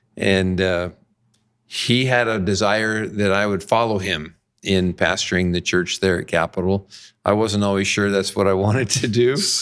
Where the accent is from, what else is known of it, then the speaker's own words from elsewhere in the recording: Olympia, Washington, United States; also born or lived in Ohio; I was two when they moved to Washington State. So I grew up in Olympia, Washington.